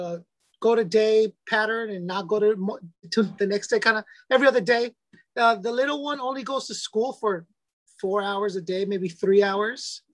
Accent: United States; I'm an American. I don't know if you asked for the nationality.

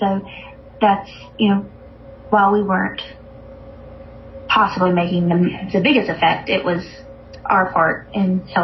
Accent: the South, United States; being a Southerner, I tend to lean away from more of the left-geared news sources

